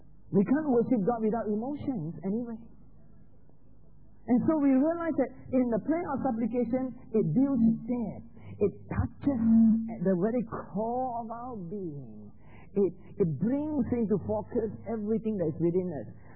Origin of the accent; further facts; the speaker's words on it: Malaysia; a Baptist church in my hometown in Malaysia